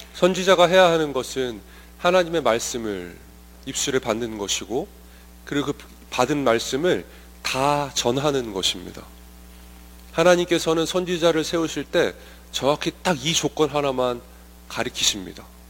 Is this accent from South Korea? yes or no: yes; South Korea; 근데 저희는 알고 있습니다. 한국 사람은 잘 압니다.